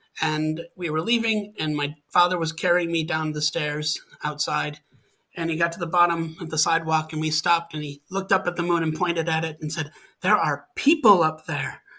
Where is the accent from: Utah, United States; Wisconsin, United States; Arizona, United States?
Wisconsin, United States; moved away as an adult; also born or lived in Montana; Well, I grew up in Wisconsin and then moved out to Montana for graduate school.